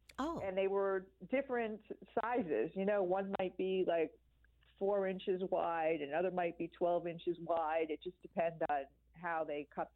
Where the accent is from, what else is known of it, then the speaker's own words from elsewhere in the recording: New York, United States; I was interested in moving to Virginia, because I grew up in New York.